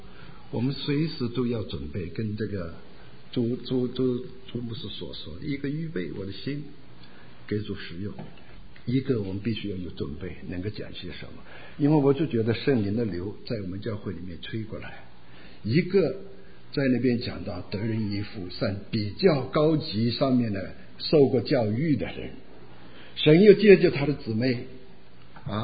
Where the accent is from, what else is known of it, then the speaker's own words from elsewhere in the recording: Malaysia; 我是说我从马来西亚来